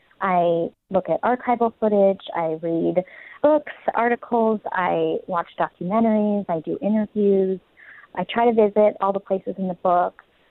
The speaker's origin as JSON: {"language": "English", "town": "San Francisco", "region": "California", "country": "United States", "said": "I was a ballet dancer for most of my childhood through college, and I am from San Francisco."}